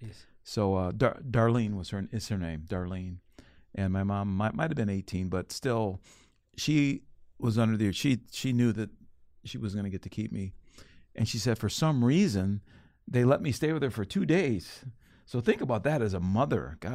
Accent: Cleveland, Ohio, United States; growing up in Cleveland, Ohio.

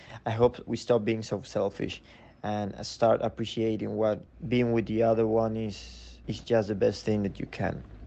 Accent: Buenos Aires, Argentina; English is a second language; from Buenos Aires, Argentina. Here in Argentina, we have been in a strict quarantine for 1 month now.

